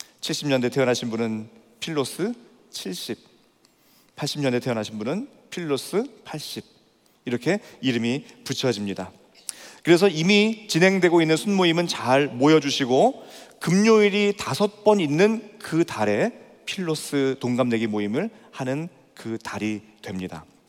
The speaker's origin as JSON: {"language": "Korean", "town": "Jecheon", "region": "North Chungcheong", "country": "South Korea", "tie": "born or raised there", "said": "제가 나고 자란 그 제천이라는 그 동네는 이 기독 연합운동이 굉장히 활발했습니다."}